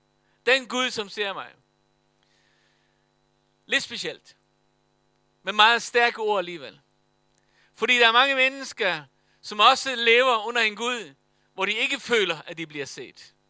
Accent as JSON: {"language": "Danish", "country": "Faroe Islands", "tie": "born or raised there", "moved": "yes", "said": "Jeg kommer fra Færøerne, født og opvokset deroppe."}